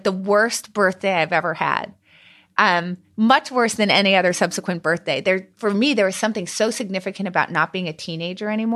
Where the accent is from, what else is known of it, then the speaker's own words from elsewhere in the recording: Philadelphia, Pennsylvania, United States; Yeah, well, I'm happy that we made it work out and that you got to be in my hometown.